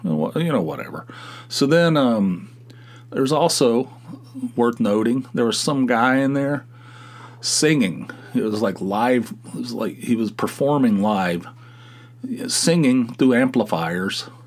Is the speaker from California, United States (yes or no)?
no; Pennsylvania, United States; We're from Pennsylvania.